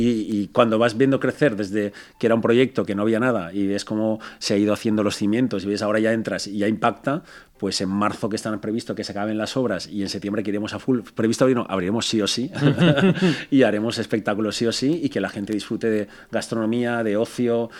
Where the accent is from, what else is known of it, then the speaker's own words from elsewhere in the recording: Valencian Community, Spain; somos valencianos y tenemos que cuidarlo nuestro, lo valenciano.